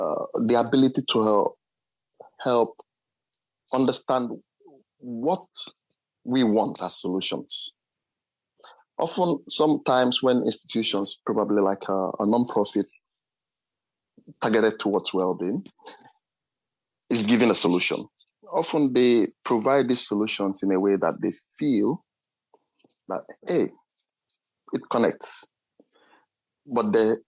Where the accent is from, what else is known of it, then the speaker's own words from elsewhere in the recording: Nigeria; moved away as an adult; now in Finland; I'm from Nigeria originally. I've been able to live in this part of the world for well over two decades. I lived over two decades in my country also.